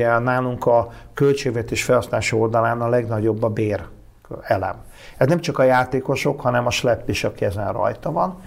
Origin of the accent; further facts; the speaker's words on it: Szeged, Csongrád-Csanád, Hungary; én is gyerekkoromban iskolabajnokságokon játszottunk Szegeden, és véres meccsek voltak